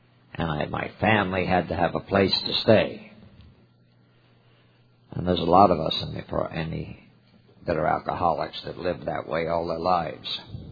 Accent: Port Charlotte, Florida, United States; I'm from Port Charlotte, Florida.

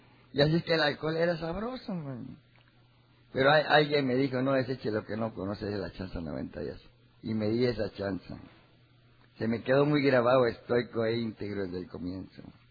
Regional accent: Tampico, Tamaulipas, Mexico; Yo soy de Tampico.

